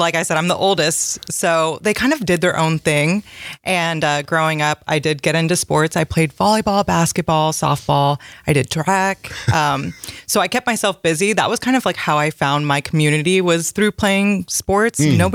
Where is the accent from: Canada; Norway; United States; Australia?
United States; California; oh, I am Californian because I am freezing.